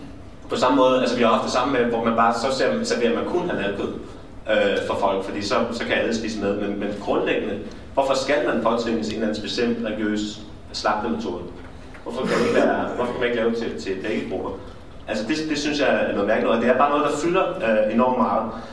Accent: Copenhagen, Capital Region of Denmark, Denmark; Jeg er vokset op på Nørrebro. Min far er muslim, og min mor er dansker. Min far er fra Tyrkiet

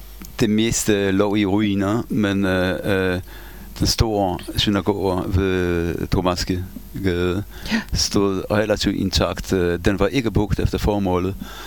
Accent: Warsaw, Masovian Voivodeship, Poland; Som jeg sagde, jeg stammer jo fra Warszawa

